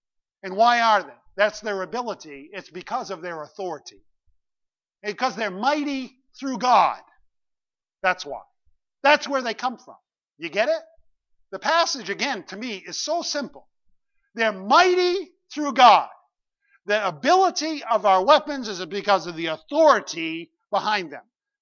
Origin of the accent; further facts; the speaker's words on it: East Benton, Maine, United States; But I was raised in East Benton, Maine. Now, that's a little tiny place, smaller than Stratton, if you can imagine.